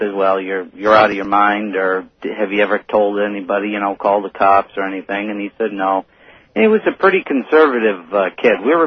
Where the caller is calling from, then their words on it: Essex Junction, Vermont, United States; I'm calling from Essex Junction, Vermont.